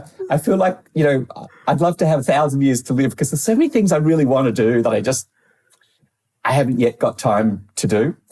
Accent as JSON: {"language": "English", "town": "Sydney", "region": "New South Wales", "country": "Australia", "tie": "born or raised there", "said": "so I was growing up in Sydney, Australia"}